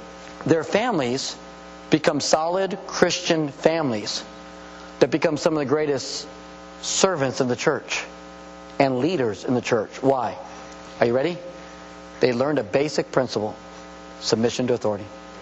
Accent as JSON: {"language": "English", "town": "San Diego", "region": "California", "country": "United States", "tie": "born or raised there", "said": "By the way, I grew up in San Diego, California, and we had a military ministry."}